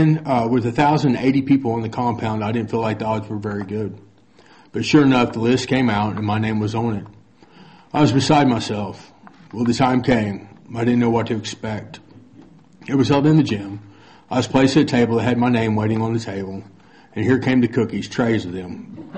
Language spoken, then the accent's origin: English; Catoosa, Oklahoma, United States; I was raised in Catoosa, Oklahoma by two awesome parents.